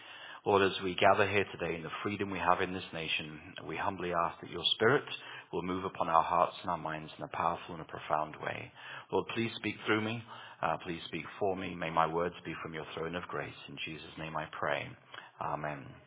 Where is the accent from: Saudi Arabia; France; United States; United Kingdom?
United Kingdom; England; I grew up in England